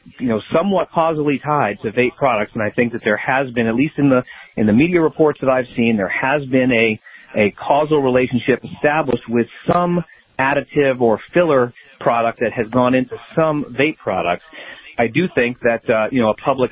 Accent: Massachusetts, United States; Certainly in my home state here, our home state of Massachusetts, they've done that.

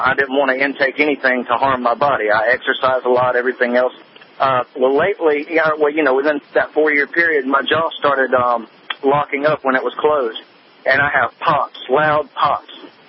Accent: Georgia, United States; I'm from Georgia.

